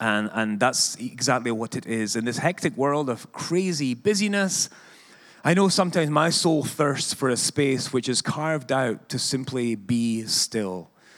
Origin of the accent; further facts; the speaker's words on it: Scotland, United Kingdom; also born or lived in Olympia, Washington; I'm from Scotland